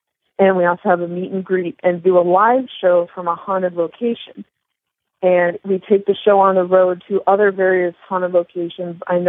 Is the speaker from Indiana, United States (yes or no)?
yes; Indiana, United States; because Indiana, my home state, has some very interesting and colorful historical characters